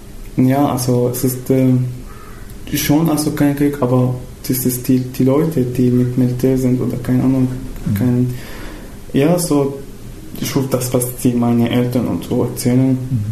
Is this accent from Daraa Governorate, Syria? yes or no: yes; Daraa, Daraa Governorate, Syria; German is a second language; also born or lived in Damascus